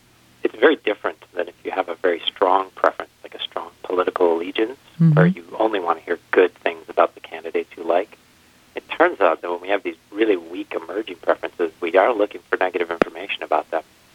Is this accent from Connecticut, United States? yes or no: no; Kenosha, Wisconsin, United States; I grew up in Kenosha, and I went to school at UW-Madison.